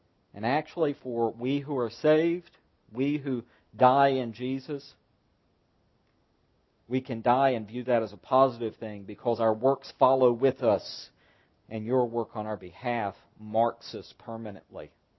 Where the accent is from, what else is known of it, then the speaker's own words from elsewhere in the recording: the South, United States; many of you will suspect that I dislike it because I'm a Southerner.